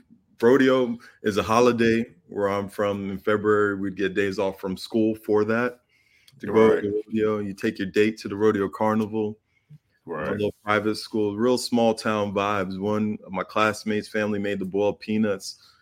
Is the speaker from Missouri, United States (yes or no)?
no; Kissimmee, Florida, United States; So growing up in Kissimmee, back in the day, most of my friends were white.